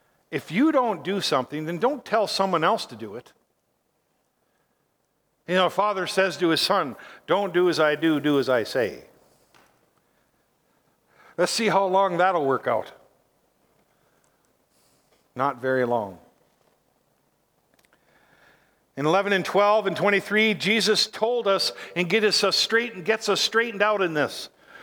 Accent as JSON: {"language": "English", "town": "Iron River", "region": "Michigan", "country": "United States", "tie": "born or raised there", "said": "And a man from my hometown, who I know, was at the Olympics, and he won the gold medal with her from Iron River, Michigan."}